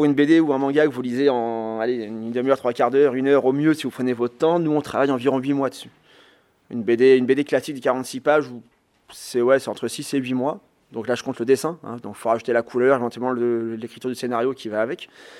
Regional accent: Auvergne-Rhône-Alpes, France; now in Paris, France; moi j'ai grandi dans l'Isère, donc à une époque on n'avait pas encore Internet.

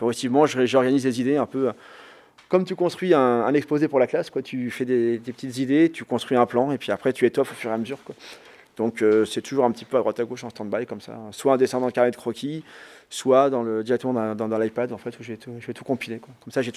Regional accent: France; L'histoire de France, parce que j'ai grandi en France

